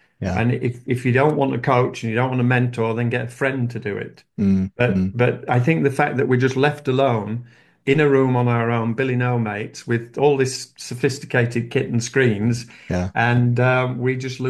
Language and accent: English; Yorkshire and the Humber, United Kingdom; I'm from Yorkshire in the north of England. We're known for being Scotsmen with the generosity squeezed out of us, so we don't like to spend money.